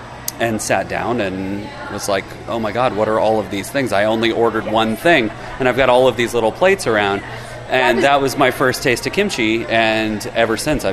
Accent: Alabama, United States; I'm a vegetarian from Alabama.

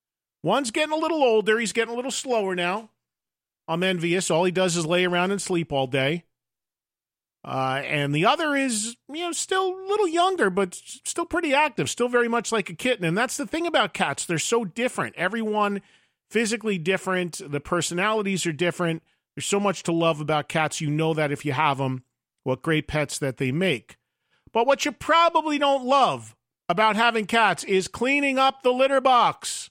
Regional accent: New Jersey, United States; in New Jersey, in my home state, the Stanhope House in Stanhope, New Jersey

